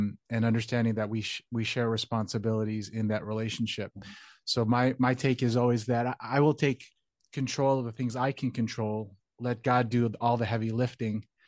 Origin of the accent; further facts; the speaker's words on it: Chicago, Illinois, United States; So not understanding that, being born and raised in Chicago, I just always looked at it as I felt like I had to earn my own and help in that sense.